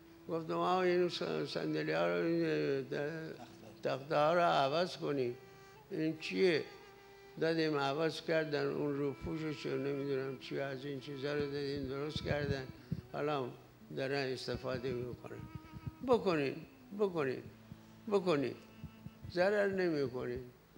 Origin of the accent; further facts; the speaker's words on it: Rasht, Gilan, Iran; گفتم خب من رشتی هستم، اگر به جایی رسیدم بتونم برای این شهر و دیارم که استان اول بود کاری بکنم.